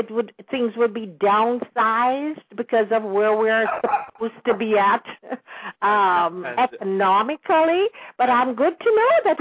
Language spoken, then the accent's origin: English; Jamaica; Actually, I'm a Jamaican, and a lot of the our listeners are Jamaicans